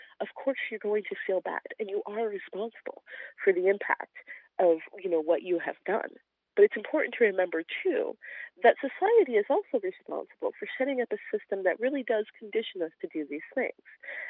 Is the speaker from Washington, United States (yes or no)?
yes; Washington, United States; I grew up in the Seattle area. And so I was, my whole childhood, probably till about eighth grade, I was always the only black person in every room I was in.